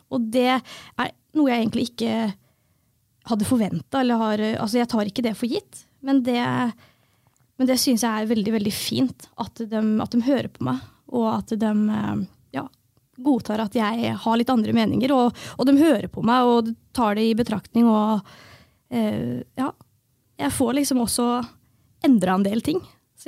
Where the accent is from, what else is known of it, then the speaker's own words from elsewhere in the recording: Fredrikstad, Østfold, Norway; Nei, jeg jo født og oppvokst I Fredrikstad.